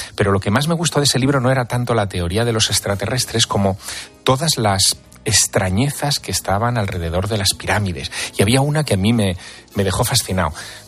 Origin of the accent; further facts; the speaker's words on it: Teruel, Aragon, Spain; Yo soy de Teruel, de una ciudad muy pequeñita.